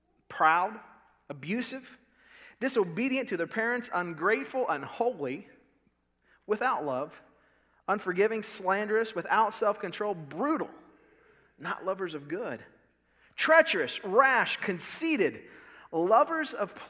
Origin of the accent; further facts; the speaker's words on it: the South, United States; I'm from the Bible Belt.